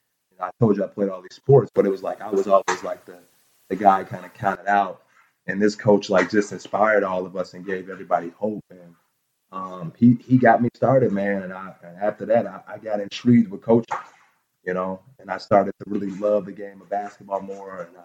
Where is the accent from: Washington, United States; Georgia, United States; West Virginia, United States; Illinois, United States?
Illinois, United States; Chicago; I grew up in Chicago, Rogers Park.